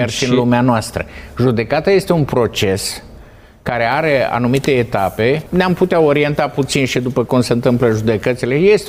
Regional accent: Suceava County, Romania; Eu sunt bucovinean. La mine acolo, unde te duci, vezi picturile de pe mănăstiri.

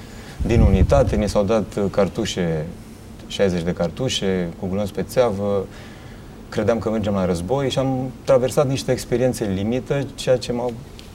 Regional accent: Drobeta-Turnu Severin, Mehedinți County, Romania; vin din... într-o zonă foarte frumoasă, pe malul Dunării, Drobeta Turnul Severin, acolo m-am și născut, am crescut

